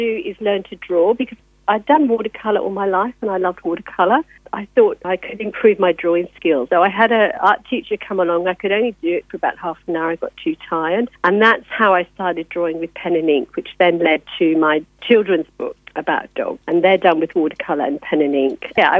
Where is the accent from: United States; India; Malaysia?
India; Darjeeling, West Bengal; When I was little, I was brought up in India and they'd never heard of this disease.